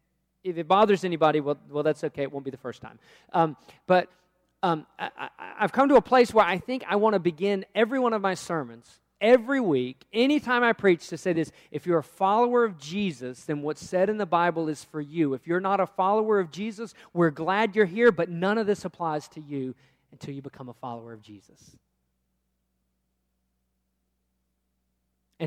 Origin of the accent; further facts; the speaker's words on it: Virginia, United States; Born and raised in the South. I was in Virginia, it is in the South.